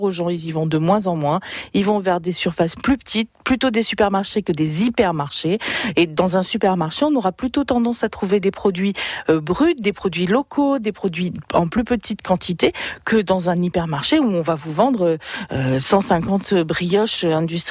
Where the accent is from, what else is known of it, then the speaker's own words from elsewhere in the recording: Nouvelle-Aquitaine, France; Ce qu'il y a de bien chez nous en Périgord